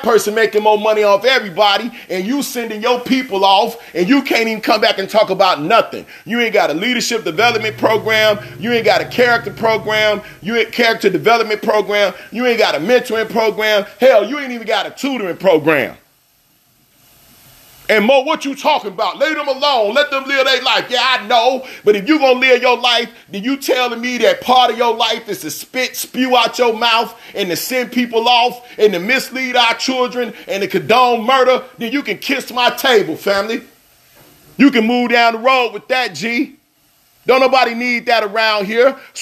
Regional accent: Chicago, Illinois, United States; I think I'm from Chicago, y'all. I'm born and raised in Chicago.

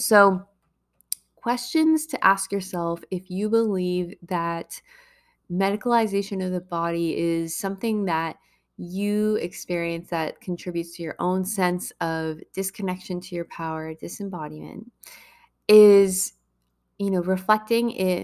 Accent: Boston, Massachusetts, United States; where I grew up in Boston, which was the best area and still is for hospitals.

